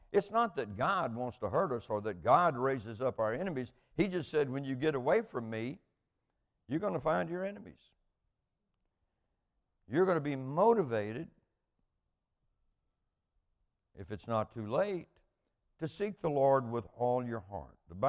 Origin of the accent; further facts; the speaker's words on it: Alabama, United States; I grew up Southern Baptist in South Alabama, and that region of the country, and in fact, the only church in the little town I grew up in was a Baptist church.